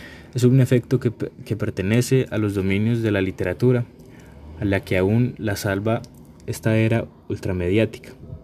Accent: Colombia; Cuando terminé de escribir esta novela, pensé que era impublicable en Colombia. En mi país, las cicatrices de la violencia más recientes no se han cerrado

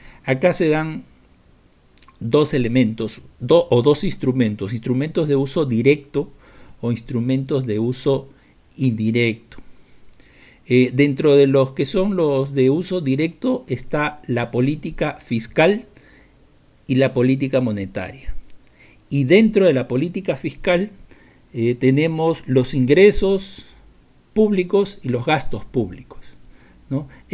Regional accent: Peru; Esto, por ejemplo, en mi país, Perú, lo hemos sufrido enormemente.

